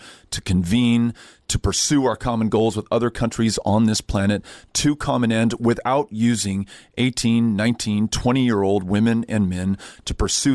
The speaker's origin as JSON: {"language": "English", "town": "El Paso", "region": "Texas", "country": "United States", "tie": "born or raised there", "said": "my hometown of El Paso, Texas"}